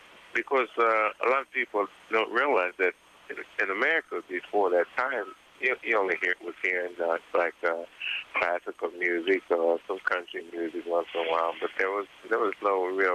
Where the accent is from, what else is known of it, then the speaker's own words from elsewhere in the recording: Cincinnati, Ohio, United States; now in Austin, United States; Originally I'm from Cincinnati, Ohio.